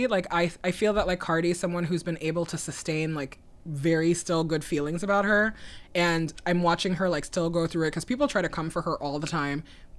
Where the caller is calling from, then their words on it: Brooklyn, New York, United States; I'm calling in from Brooklyn.